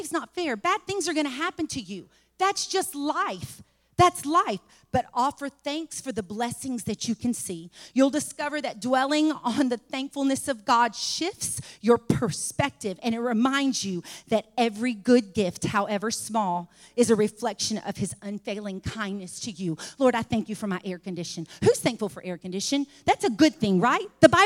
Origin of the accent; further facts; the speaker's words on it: the South, United States; We came from the South. I better say yes, ma'am. I better say yes, sir.